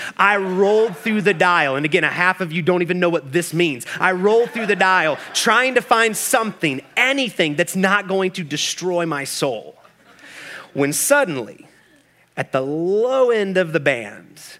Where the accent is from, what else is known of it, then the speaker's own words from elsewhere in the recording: Kansas City, Missouri, United States; I lived and worked on opposite ends of my hometown of Kansas City, Missouri